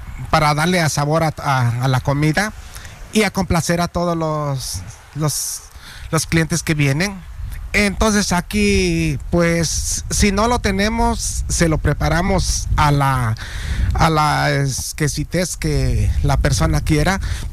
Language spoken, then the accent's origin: Spanish; Mexico; Yo soy mexicano.